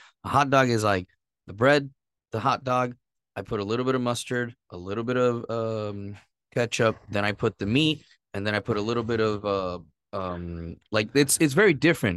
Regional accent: Puerto Rico; I grew up in Puerto Rico. Puerto Rican cuisine's very different.

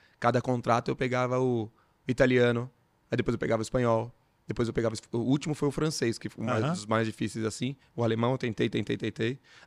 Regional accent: São Paulo, Brazil; Eu vim de Jabaquara. Que é um bairro muito humilde, né? Ali perto de Adema e tudo mais.

